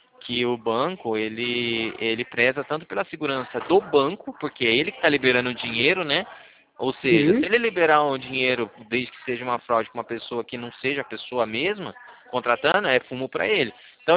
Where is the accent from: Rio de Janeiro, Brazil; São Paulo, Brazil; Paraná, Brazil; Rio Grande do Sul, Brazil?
Paraná, Brazil; eu sou do Paraná, tá bom? Sou do Paraná